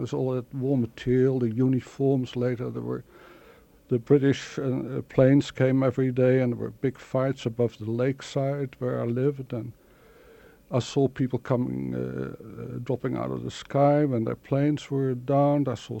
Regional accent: Rotterdam, South Holland, Netherlands; I grew up in Rotterdam in Holland from a sort of comfortable family

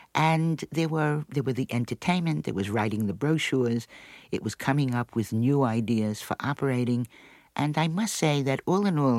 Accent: New York, United States; Well, when I was growing up, I think that we had an absolutely marvelous time at the hotel.

